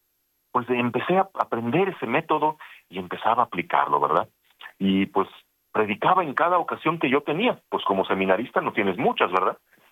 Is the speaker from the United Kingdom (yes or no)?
no; Guadalajara, Jalisco, Mexico; yo soy de Guadalajara